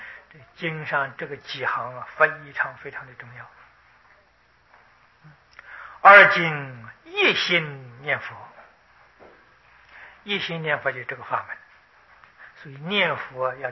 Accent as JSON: {"language": "Chinese", "country": "China"}